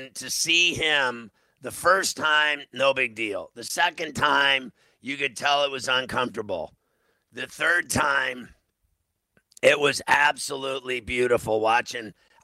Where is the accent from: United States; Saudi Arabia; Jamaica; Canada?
United States; Pittsburgh, Pennsylvania; I knew all of them growing up in Pittsburgh.